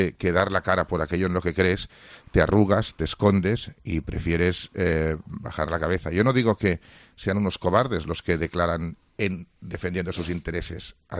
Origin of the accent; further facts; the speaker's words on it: Barcelona, Catalonia, Spain; No como representante de nada, sino simplemente como barcelonés espero que no revalide.